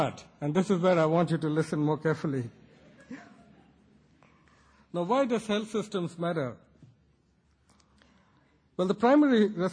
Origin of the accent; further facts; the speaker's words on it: Chennai, Tamil Nadu, India; this is data from Chennai, my hometown in India